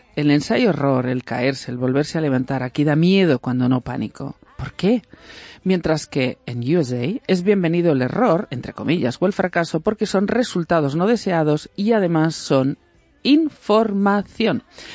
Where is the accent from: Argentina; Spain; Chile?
Spain; Valencian Community; Como a mí cuando me dicen, eres catalana, no, soy valenciana.